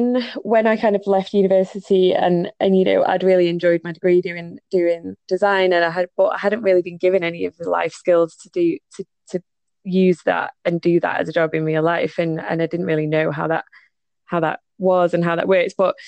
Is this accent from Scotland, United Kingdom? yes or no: no; Manchester, North West England, United Kingdom; growing up in Manchester, you do generally meet quite a lot of people who are very similar to you